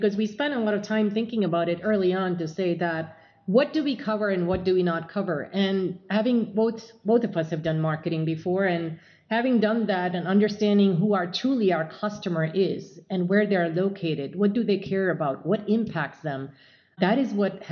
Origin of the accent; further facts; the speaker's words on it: India; my experience being Indian, growing up in India